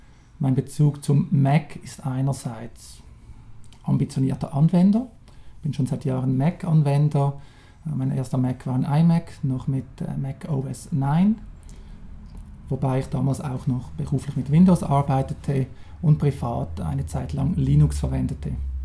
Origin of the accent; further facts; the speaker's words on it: Switzerland; wie man hört, ich bin Schweizer, wohne hier ganz in der Nähe, ebenfalls im Kanton Zürich